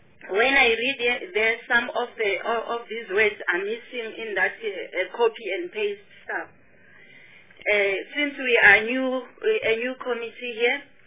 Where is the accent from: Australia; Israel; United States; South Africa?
South Africa; Mpumalanga; I cannot say I'm from Mpumalanga.